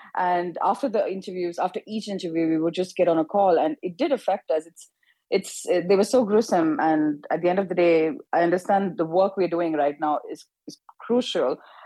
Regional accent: India; I'm from India

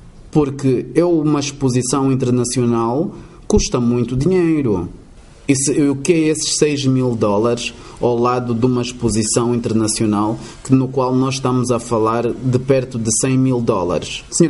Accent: Angola; para que nós pensemos na nossa existência como angolanos

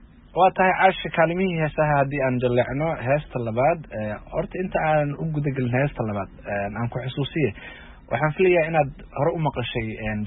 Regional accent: Jowhar, Middle Shabelle, Somalia; waa magaaladii aan ku dhashay ee aan ku barbaaray

